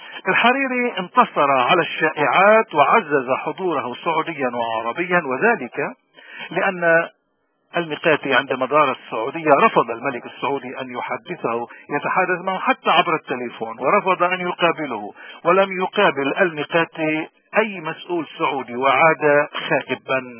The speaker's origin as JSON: {"language": "Arabic", "country": "Lebanon", "said": "هذا الرئيس السوري قلبا وقالبا اللي ما بيشبهنا ابدا كلبنانيين وكموارنه خصوصا"}